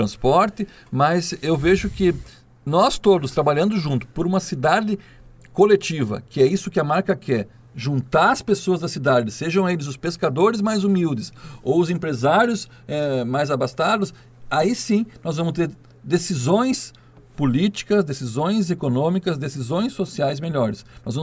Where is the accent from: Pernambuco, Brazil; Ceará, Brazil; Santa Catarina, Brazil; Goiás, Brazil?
Santa Catarina, Brazil; Florianópolis; Quando você fala Florianópolis para alguém, diz, eu sou de Florianópolis.